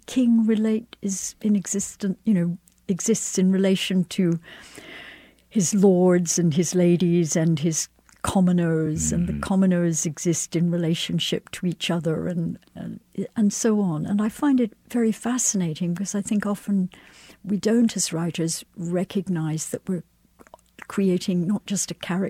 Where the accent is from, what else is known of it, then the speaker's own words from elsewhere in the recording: Scotland, United Kingdom; Well, growing up in Scotland at the time I did, in the place I did, virtually everyone had brown hair and blue eyes.